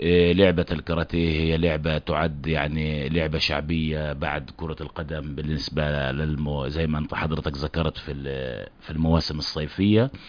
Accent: Palestine; احنا كشعب فلسطيني تحت الاحتلال نعاني من الوليات تحت الاحتلال

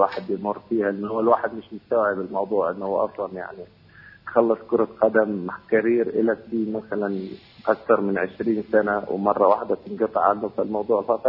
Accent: Palestine; وطبعا فخور كوني فلسطيني، فخور كوني مثل في المنتخب الفلسطيني

